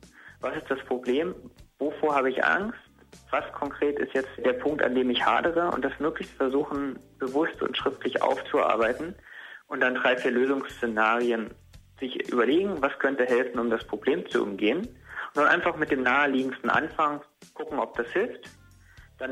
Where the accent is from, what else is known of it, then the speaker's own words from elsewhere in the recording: Lusatia, Germany; Also ich komme aus der Lausitz, ist ja Turnregion, war also Kunstturner